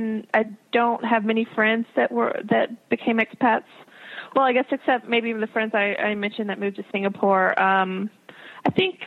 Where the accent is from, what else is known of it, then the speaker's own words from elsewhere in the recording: the South, United States; I'm from the South.